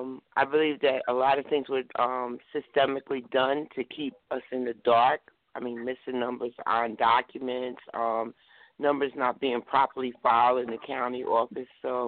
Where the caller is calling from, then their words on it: New Jersey, United States; I'm calling from New Jersey.